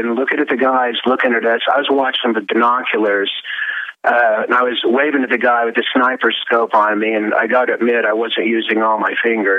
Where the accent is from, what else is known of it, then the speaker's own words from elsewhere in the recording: Oklahoma, United States; I'm 59 years old, and that was the most amazing day of my life. I'm originally from Oklahoma